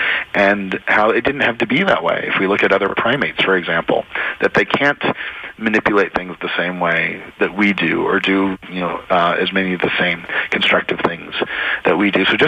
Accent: New Jersey, United States; You know, I live in Utah now, but I grew up in New Jersey, you know, not too far from Philadelphia.

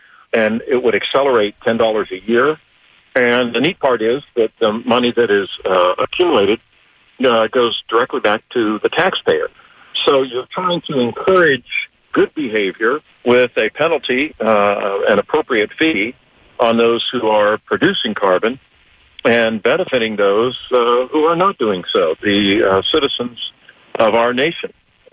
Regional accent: St. Petersburg, Florida, United States; I mean, I grew up there in St. Petersburg. And when I go over to visit my parents in Northeast St. Pete

